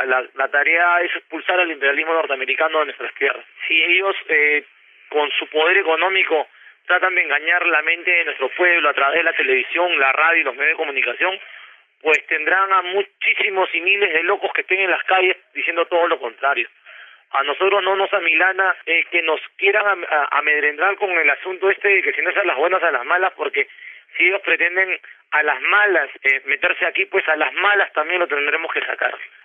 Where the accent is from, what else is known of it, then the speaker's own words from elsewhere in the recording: Peru; me siento muchísimo más peruano después de haber estado con los compañeros cocaleros.